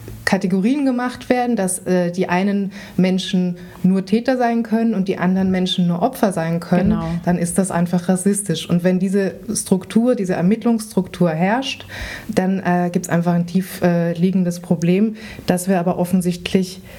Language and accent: German; Vienna, Austria; ich bin in Wien aufgewachsen und bin in eine Schule gegangen, die in einem jüdischen Stadtteil war.